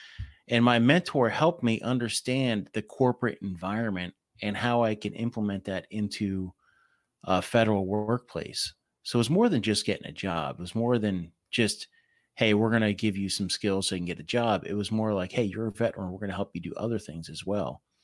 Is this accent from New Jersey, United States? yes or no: yes; New Jersey, United States; I'm from Jersey, and my dad's from Brooklyn originally.